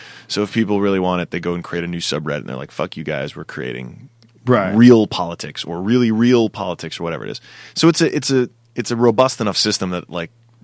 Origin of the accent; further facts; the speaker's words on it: East Coast, United States; See, I was born and raised on the East Coast, man.